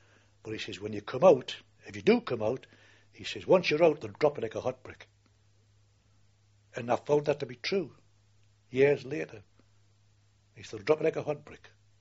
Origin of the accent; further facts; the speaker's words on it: Glasgow, Scotland, United Kingdom; They shouted, "Glasgow tanner, Sab," because we come from Glasgow. They knew where we were going from.